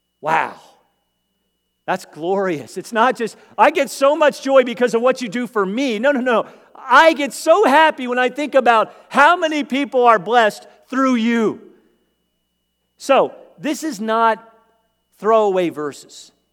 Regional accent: Pennsylvania, United States; I grew up in Lancaster County, so before the crops are planted

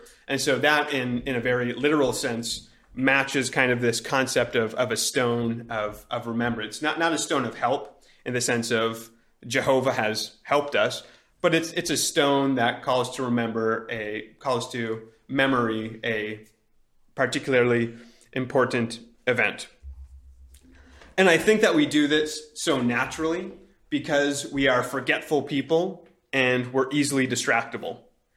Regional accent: Canada; my wife's subconscious association with me as a Canadian

